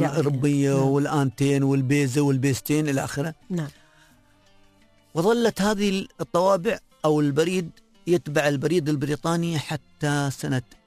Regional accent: United Arab Emirates; نحن أبناء الإمارات وأبناء زايد.

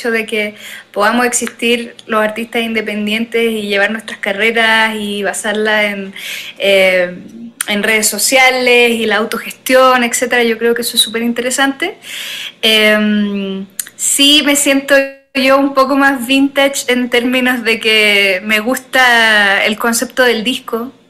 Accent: Chile; moved away; habla del sur, que es de donde yo vengo, al sur del mundo, Chile. Y claro, luego de casi 4 años viviendo acá

